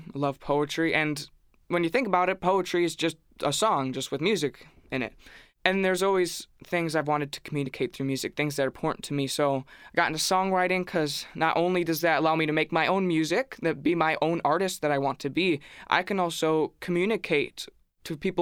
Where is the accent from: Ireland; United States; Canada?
United States; Wisconsin; I've been going up there ever since I was born. So I grew up around the Wisconsin River. I learned to swim in the Wisconsin River.